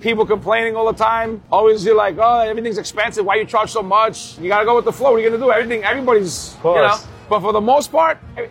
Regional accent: New York, United States; I'm from New York, so I'm used to it.

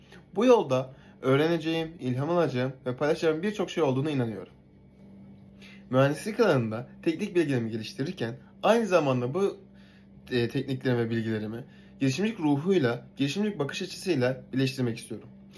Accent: Ordu, Turkey; now in Izmir, Turkey; 22 yaşındayım. Orduluyum.

